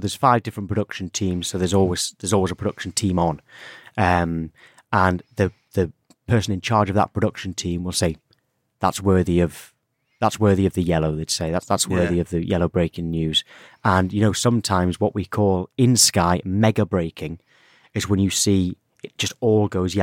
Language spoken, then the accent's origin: English; Alnwick, North East England, United Kingdom; I'm from Alnwick. So North Northumberland is where I'm from, which is very much a Newcastle supporting area.